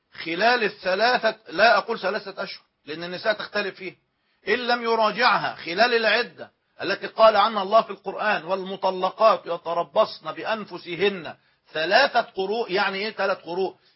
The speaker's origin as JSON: {"language": "Arabic", "country": "Egypt", "said": "لكن عندنا في مصر ما يسمى بقانون الوصيه الواجبه"}